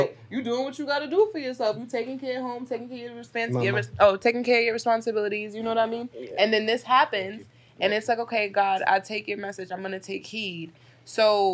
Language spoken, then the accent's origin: English; Brooklyn, New York, United States; grew up in Brooklyn everywhere.